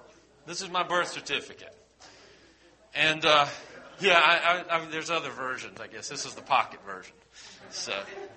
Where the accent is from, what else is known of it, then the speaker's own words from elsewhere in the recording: South Carolina, United States; born there; This was issued by the state of South Carolina, first of all, but also says that I was born in Greenwood County.